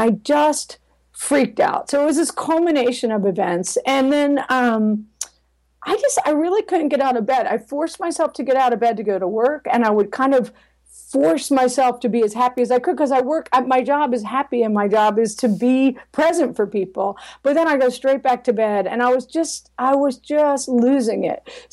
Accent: New Jersey, United States; In addition to peer pressure, growing up in South Jersey where the drinking age is 18, so you can get, you know, a fake ID and all that.

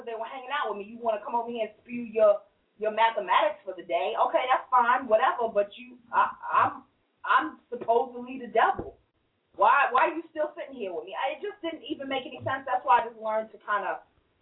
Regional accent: Queens, New York, United States; growing up on Parsons and Hillside in Jamaica, Queens, we used to have, you know, it was myself, my sister, and my mother.

